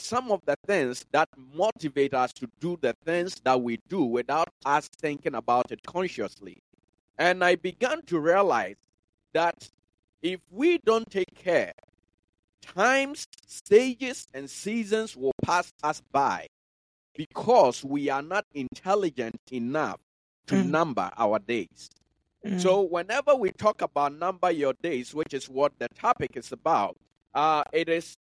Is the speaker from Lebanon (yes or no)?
no; Ghana; now in United States; when I was growing up in Ghana, if anybody, let's say, below the age of 35 became wealthy, became a millionaire, chances are society looked down upon them and said that they were using some ulterior methods to gain wealth. And so I, by the grace of God, I came to the U.S.